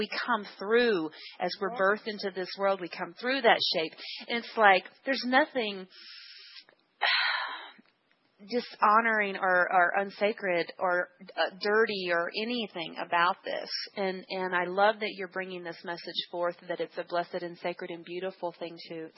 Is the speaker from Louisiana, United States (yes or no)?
no; Arkansas, United States; And I grew up in Arkansas, a Southern Baptist family, so grew up in the Bible Belt.